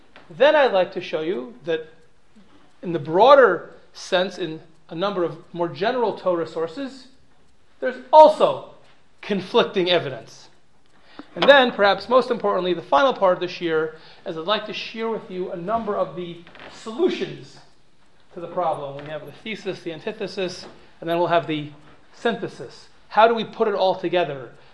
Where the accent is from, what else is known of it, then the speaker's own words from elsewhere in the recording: United States; I first came to really think about this topic in a deep way, more as an American than as a Jew.